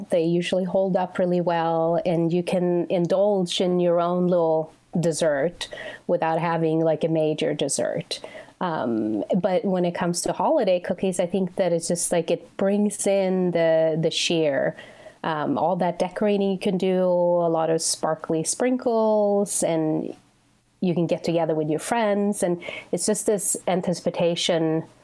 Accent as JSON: {"language": "English", "country": "Sweden", "tie": "born or raised there", "second_language": "English", "said": "Well, I think back home, so when I was growing up, and well, still too, but the winters are very long."}